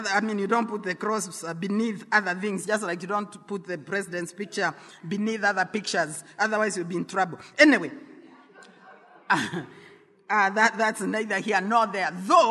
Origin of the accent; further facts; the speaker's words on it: Kenya; And say, thank you, Lord, I'm a Kenyan.